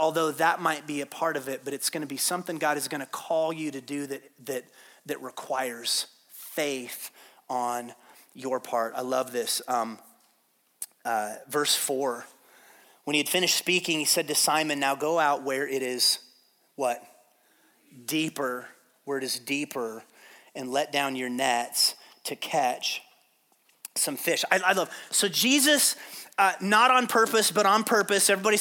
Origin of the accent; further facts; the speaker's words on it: Payson, United States; I'm from Payson.